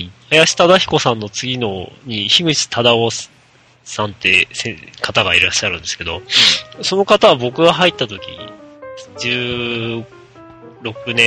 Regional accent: Hokkaido, Japan; born there; 北海道生まれの僕としては、

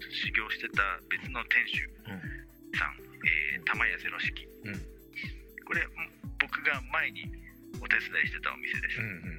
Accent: Yamagata, Japan; ただね、地元山形では、そのカラカラ魚をインスパイアするお店が、ここ数年多くてですね

